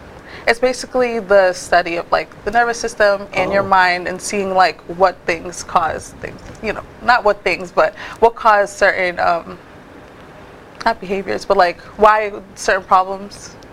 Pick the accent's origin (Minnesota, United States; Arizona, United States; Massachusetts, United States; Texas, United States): Massachusetts, United States; Randolph; I grew up in Randolph, actually.